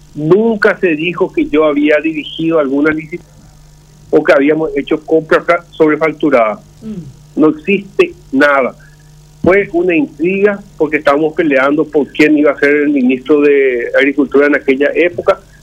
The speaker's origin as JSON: {"language": "Spanish", "country": "Paraguay"}